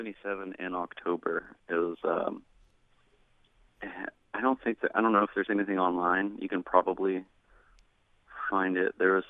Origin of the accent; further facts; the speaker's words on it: Martins Ferry, Ohio, United States; from Martins Ferry, Ohio, which is right next to Wheeling, West Virginia. If you wanted to do anything in my hometown, you have to go to Wheeling